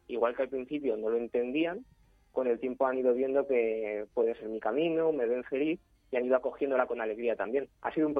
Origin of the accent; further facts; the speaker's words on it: Valdepeñas, Castilla-La Mancha, Spain; soy natural de Valdepeñas.